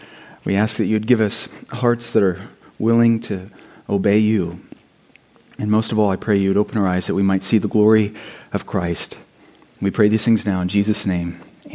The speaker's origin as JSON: {"language": "English", "town": "Ames", "region": "Iowa", "country": "United States", "tie": "born there", "said": "I was born in Ames."}